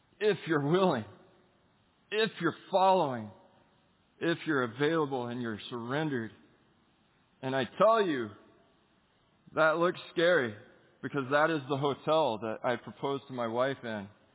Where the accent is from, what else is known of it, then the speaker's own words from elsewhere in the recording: United States; And as an American, they wouldn't let me further on.